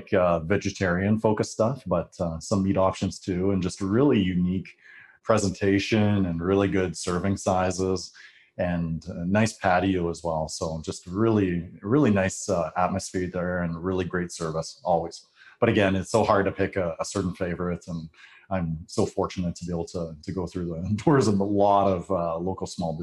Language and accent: English; Calgary, Alberta, Canada; I would say growing up in East Calgary, you could just drop me on